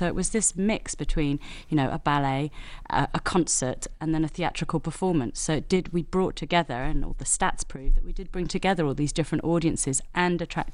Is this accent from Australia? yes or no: no; England, United Kingdom; also born or lived in Brazil; I'm half Brazilian. I was born in Brazil with a Brazilian mother, an English father, and I was brought up in England